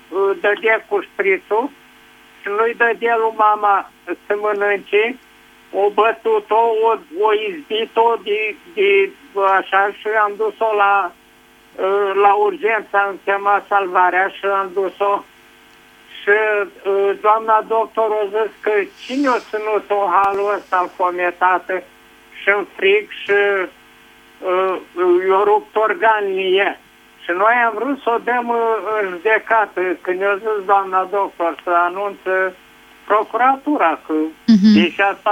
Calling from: Iași, Iași County, Romania; din Iași.

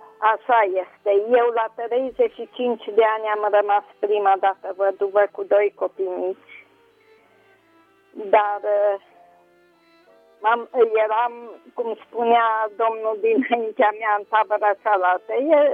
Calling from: Deva, Hunedoara County, Romania

